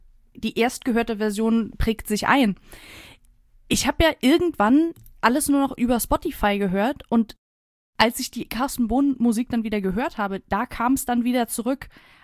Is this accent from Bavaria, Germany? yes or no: yes; Dachau, Bavaria, Germany; now in Berlin, Germany; Aber ich bin halt nicht da geboren. Aber sehe ich mich als Dachauerin, ja, als Bayerin? Nee, tue ich auch nicht. Ich bin, glaube ich, so ein Niemandslandmensch.